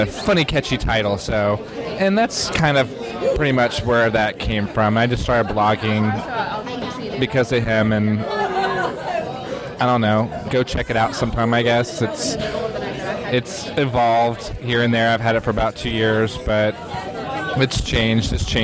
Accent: Georgia, United States; we just thought it was funny because I'm from Georgia

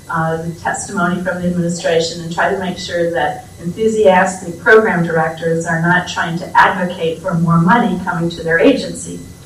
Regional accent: California, United States; and I'm a Californian and I know what fires in California are like

